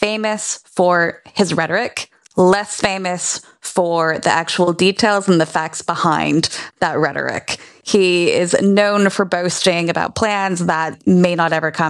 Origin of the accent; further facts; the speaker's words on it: United States; You know, I'm American and I was there earlier last month